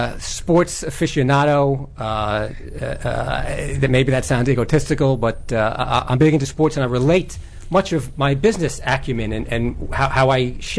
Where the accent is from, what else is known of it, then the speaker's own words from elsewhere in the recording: Long Island, New York, United States; Who they created such a warm environment for myself and my two sisters growing up in Long Island